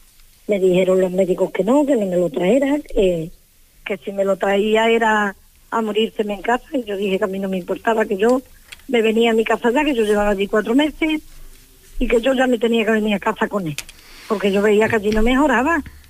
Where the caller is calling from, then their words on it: La Palma del Condado, Andalusia, Spain; y soy de La Palma del Condado, provincia de Huelva, en Andalucía.